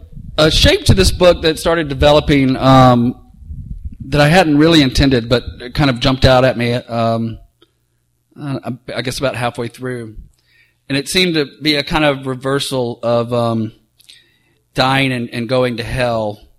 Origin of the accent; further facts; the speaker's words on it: Mississippi, United States; to go back and teach at Ole Miss in my home state for a year, which, of course, was an honor. But you know, a lot had changed in my life since when I lived in Mississippi and now.